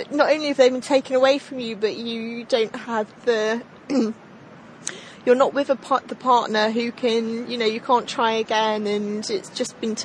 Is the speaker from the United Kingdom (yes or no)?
yes; United Kingdom; I'm British